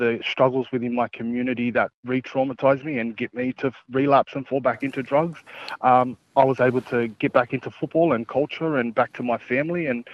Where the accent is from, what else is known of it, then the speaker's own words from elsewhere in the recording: Sydney, New South Wales, Australia; I was born and raised in Redfern, on the block here in Sydney.